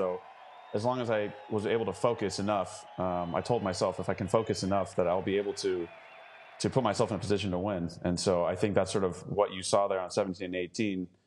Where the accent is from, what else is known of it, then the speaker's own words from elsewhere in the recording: United States; You know, being an American, growing up and playing Parkland golf